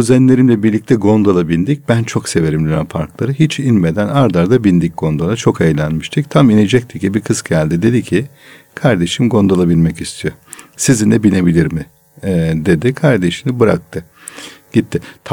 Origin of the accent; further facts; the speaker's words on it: Istanbul, Turkey; Çocukluğum hafta İstanbul'da geçti.